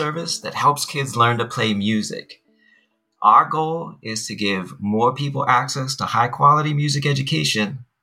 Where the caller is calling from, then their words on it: Honolulu, Hawaii, United States; I'm calling from Honolulu, Hawaii.